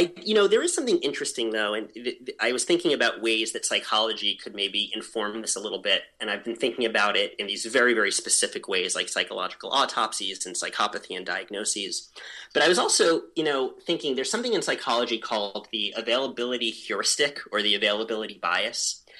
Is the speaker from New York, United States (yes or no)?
yes; New York, United States; if you're coming at this from a little bit more of like where I grew up in New York, or maybe a little bit more of a Midwestern perspective, their behavior looks really bizarre.